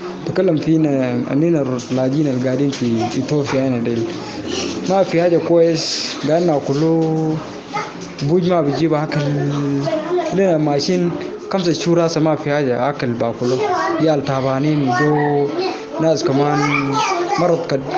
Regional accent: South Sudan; now in Ethiopia; أنا لاجي من إثيوبيا، … أنا دم من ساوث السودان

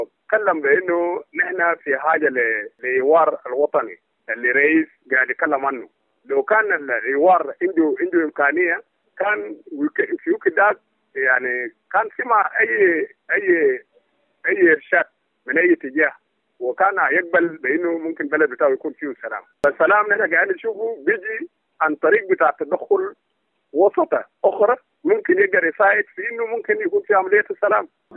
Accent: South Sudan; لو كلنا كسودانيين جنوبيين

